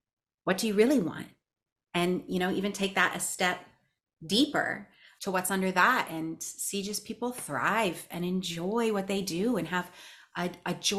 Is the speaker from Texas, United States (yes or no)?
no; Huntington, West Virginia, United States; now in Indiana, United States; I was born in Huntington, West Virginia. And it's right where West Virginia, Ohio, and Kentucky meet, where Marshall University is.